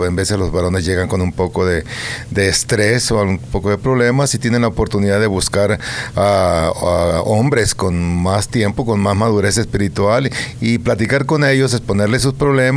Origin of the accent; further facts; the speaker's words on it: Ensenada, Baja California, Mexico; Yo soy de México, soy de Ensenada, Baja California. Esta es una ciudad que está cerca de la frontera.